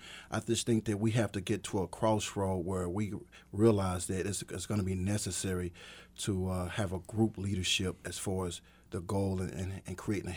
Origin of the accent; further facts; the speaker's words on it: Kansas City, Missouri, United States; So when you go places, you say, I'm from Kansas City.